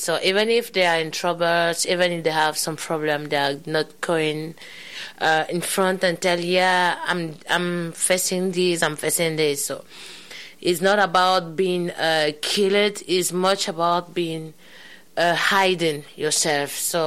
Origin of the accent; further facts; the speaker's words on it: Cameroon; I'm coming from Cameroon